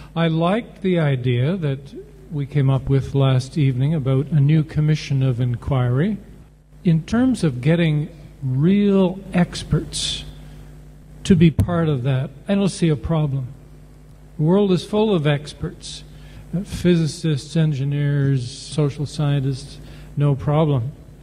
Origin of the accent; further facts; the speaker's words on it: Canada; given that I'm from Canada